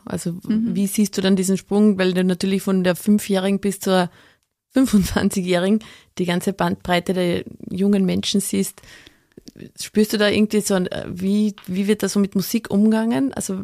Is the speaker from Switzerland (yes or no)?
no; Carinthia, Austria; born there; Ich als gebürtige Kärntnerin habe natürlich einen anderen Zugang zu Volksmusik.